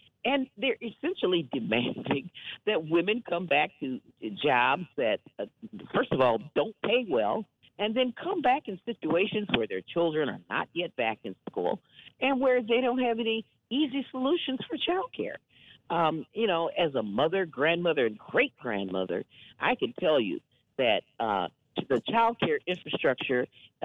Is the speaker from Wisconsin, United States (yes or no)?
yes; Wisconsin, United States; You know, I hail from Wisconsin, and of course, I grew up in a culture of clean air and clean water